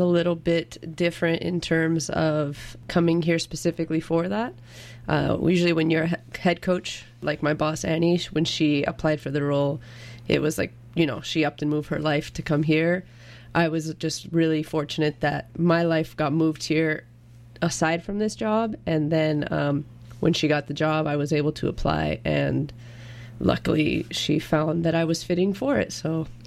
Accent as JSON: {"language": "English", "country": "United States", "tie": "born or raised there", "lives_now": "Canada", "said": "And I think in terms of growing up in the States, it's possible to play at every single level."}